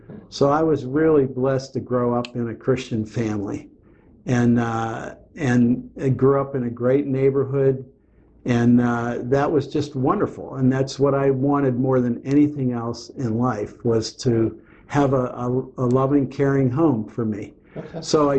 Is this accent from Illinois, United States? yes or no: no; Pittsburgh, Pennsylvania, United States; Well, I grew up in North Hills of Pittsburgh, right across from North Allegheny Intermediate School, a stone's throw from the school, which was great.